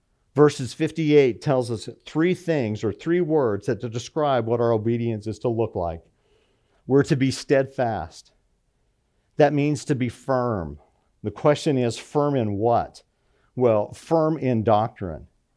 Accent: Colorado, United States; I remember when I was young, I grew up in Colorado

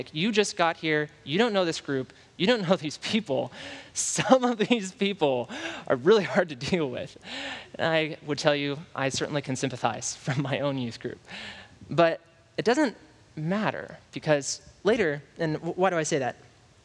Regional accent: Tennessee, United States; I could talk to you about Daniel Nickerson, a friend of mine who I grew up with in Tennessee

